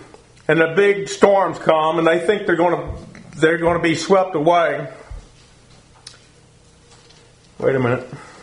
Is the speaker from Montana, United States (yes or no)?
no; Texas, United States; You know, growing up in Texas, if you had a big ranch, you were somebody. And if you didn't have a big ranch, you was nobody. I grew up being a nobody.